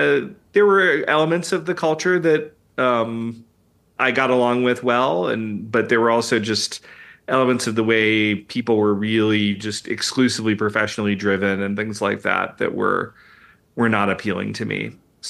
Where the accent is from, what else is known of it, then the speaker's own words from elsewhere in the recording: North Carolina, United States; moved away as an adult; now in Montana, United States; I am one of the horrible transplants who has ruined Montana. I grew up in North Carolina.